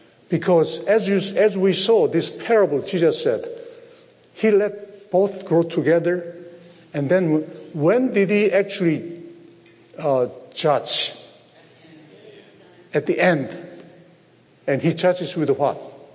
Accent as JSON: {"language": "English", "country": "South Korea", "second_language": "English", "said": "It's my home country, Korea."}